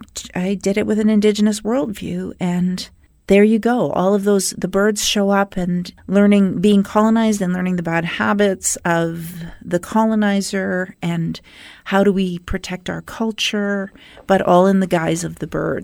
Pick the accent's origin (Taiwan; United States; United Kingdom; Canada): Canada; Winnipeg, Manitoba; there was no indigenous theater growing up in Winnipeg.